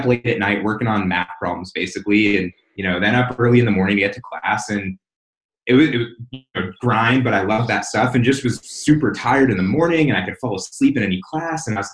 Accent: California, United States; moved away as an adult; I grew up in Southern California, sunny Orange County, California, and decided I'd make my way out to Chicagoland area to go to school.

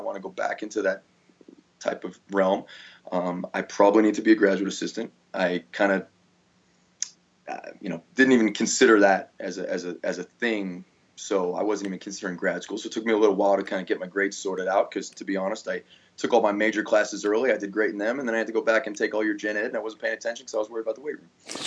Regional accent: New York City, New York, United States; So I grew up in New York City, and honestly, this is the only thing I've ever wanted to do in my life.

